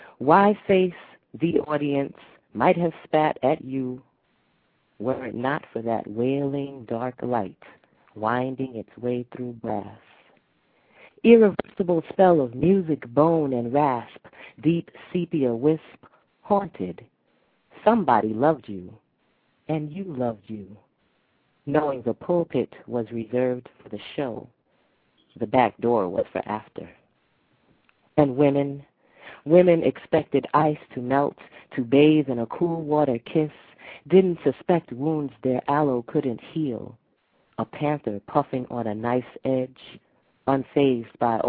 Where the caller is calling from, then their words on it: New York City, New York, United States; I'm calling from New York City.